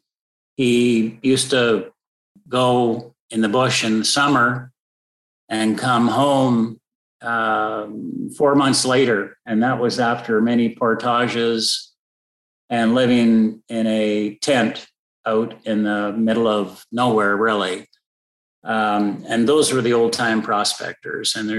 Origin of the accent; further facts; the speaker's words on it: Toronto, Ontario, Canada; I was born in Toronto. Don't hold that against me. my parents Moved around a little bit in and around the Toronto area